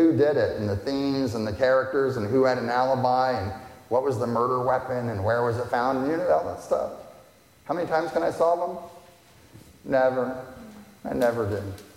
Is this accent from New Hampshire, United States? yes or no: no; Virginia, United States; When I was a teenager, my family, we grew up in Virginia. We went almost every year to Ocean City, New Jersey, to the beach.